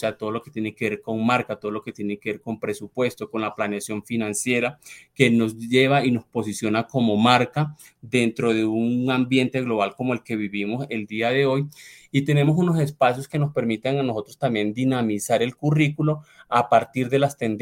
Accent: Colombia; Nosotros como colombianos

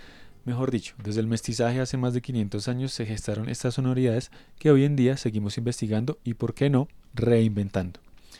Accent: Colombia; somos colombianos y eso se nota.

